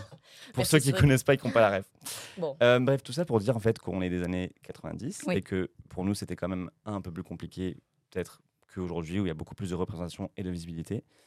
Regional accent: Spain; Nous, on le regardait en espagnol, parce qu'on est espagnol de base.

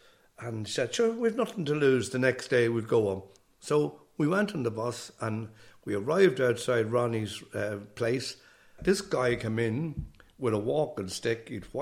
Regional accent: Ireland; I said, "I'm from Ireland."

